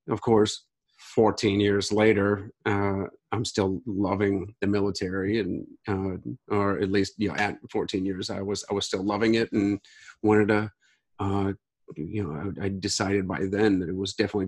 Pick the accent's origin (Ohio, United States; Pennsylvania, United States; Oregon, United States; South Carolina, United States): Ohio, United States; Akron; Well, I grew up in Akron, Ohio. I grew up in Akron, Ohio, and it was, you know, the Midwestern